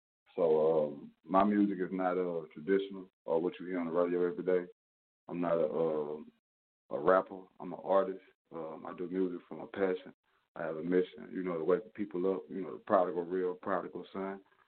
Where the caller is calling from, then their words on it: Houston, Texas, United States; I'm calling from Houston, Texas.